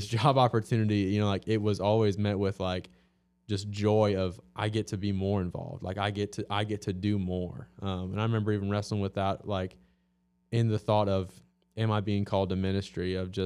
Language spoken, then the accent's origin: English; Illinois, United States; moved away; We are from Illinois originally, not from here. And so to have no family here, really have no friends here.